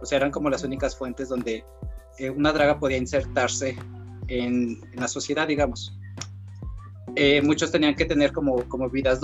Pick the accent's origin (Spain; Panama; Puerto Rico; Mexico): Mexico; Guadalajara, Jalisco; Yo soy de Guadalajara, les puedo hablar de lo que pasa aquí